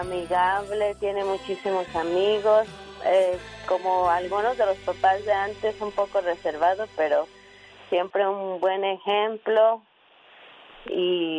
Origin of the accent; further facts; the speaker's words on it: Michoacán, Mexico; born there; En Michoacán.